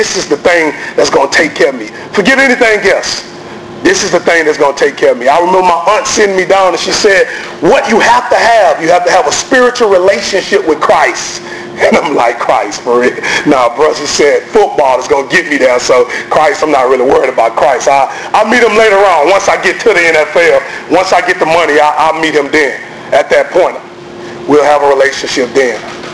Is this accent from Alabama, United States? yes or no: yes; Prichard, Alabama, United States; I grew up in Pritchard, Alabama, stayed in a two-bedroom house with 15 people.